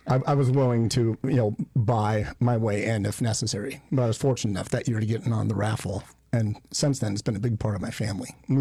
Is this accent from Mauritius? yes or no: no; Alaska, United States; I'm born and raised in Alaska.